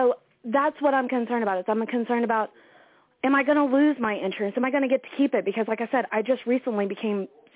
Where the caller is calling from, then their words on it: Cane Hill, Arkansas, United States; Hi, I'm good. … I'm from Cane Hill, Arkansas.